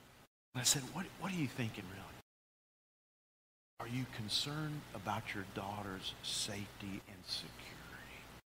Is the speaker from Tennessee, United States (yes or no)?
yes; Nashville, Tennessee, United States; But we grew up in East Nashville on a shady street. We loved it.